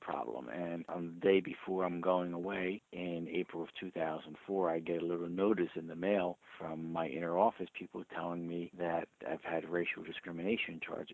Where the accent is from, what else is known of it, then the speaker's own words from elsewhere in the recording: Newark, New Jersey, United States; born there; I was born in Newark, New Jersey.